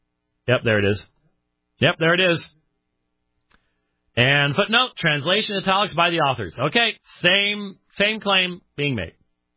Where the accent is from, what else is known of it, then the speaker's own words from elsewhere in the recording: Arizona, United States; also born or lived in Minneapolis / Pennsylvania; I was born in Minneapolis. But I was only there for 5.5 years or so. I spent 6 years in Pennsylvania. And then the rest of the time in Arizona.